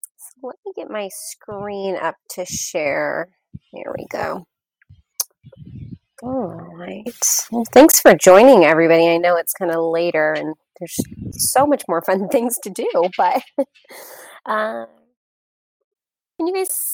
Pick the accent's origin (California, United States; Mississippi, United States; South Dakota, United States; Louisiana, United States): California, United States; Sacramento; I am from Sacramento, so I get to go to lovely Napa, the wine country